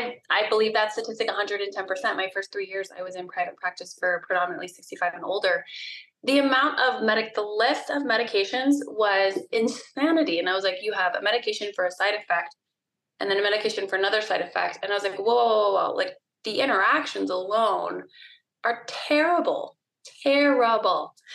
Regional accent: Montana, United States; I was born and raised in Montana, like talk about one of the best upbringings ever.

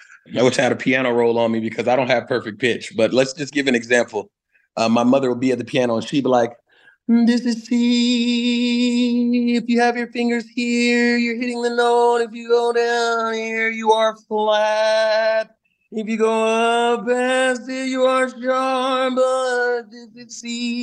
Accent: Los Angeles, California, United States; the house that we grew up in, my grandmother bought in 1964. So we had been in the city my whole life. I was born in, I think I was born in Killer King.

